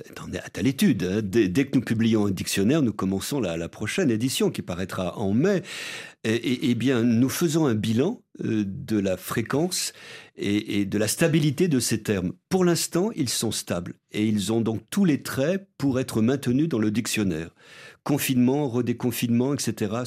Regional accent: Lyon, Auvergne-Rhône-Alpes, France; Toute mon enfance à Lyon, j'ai parlé de cache-nez

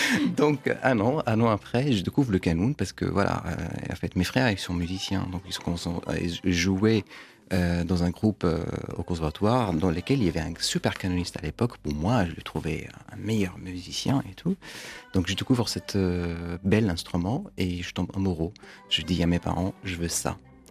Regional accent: Paris, Île-de-France, France; enfin une bonne partie de ma vie j'ai grandi à Paris

